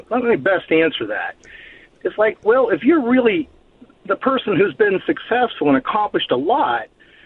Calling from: Leesburg, Virginia, United States; How you doing, Mark? I'm from Leesburg. How are you?

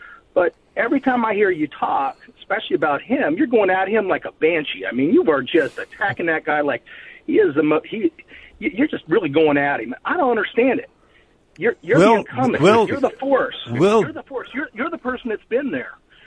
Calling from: Leesburg, Virginia, United States; How you doing, Mark? I'm from Leesburg. How are you?

